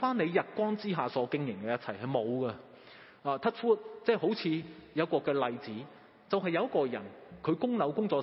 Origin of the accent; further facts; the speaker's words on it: Tuen Mun, New Territories, Hong Kong; 我由小到大在屯门长大，